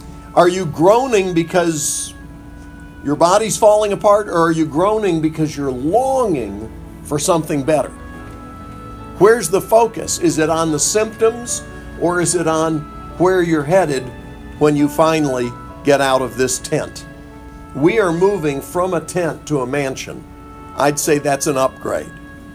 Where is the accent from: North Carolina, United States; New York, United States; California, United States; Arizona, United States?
North Carolina, United States; Montreat; one of my friends growing up in Montreat, North Carolina.